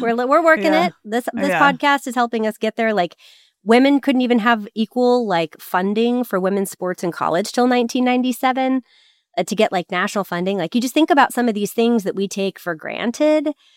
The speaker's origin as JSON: {"language": "English", "region": "Texas", "country": "United States", "tie": "born or raised there", "said": "And like, I grew up in Texas. We didn't talk like that to anyone."}